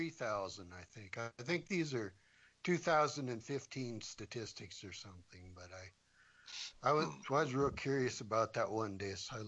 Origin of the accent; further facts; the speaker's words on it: Montana, United States; That's my home state, so I'm kind of partial to it. I'm from the eastern part, which is kind of boring, kind of like North Dakota, but where I grew up was a lot. There was a lot of pine trees, and it was hilly.